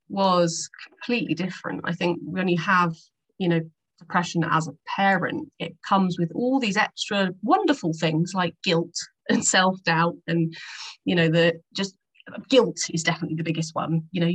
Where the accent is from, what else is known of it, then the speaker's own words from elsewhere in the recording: England, United Kingdom; I wasn't obviously from there, I'm English